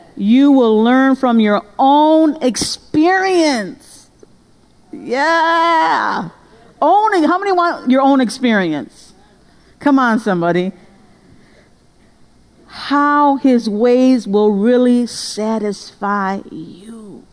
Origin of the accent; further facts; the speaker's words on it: United States; I'm Mexican American. So I should know Spanish. So that was something in me, because I was born Mexican. I was born U.S., but out of a Mexican lineage.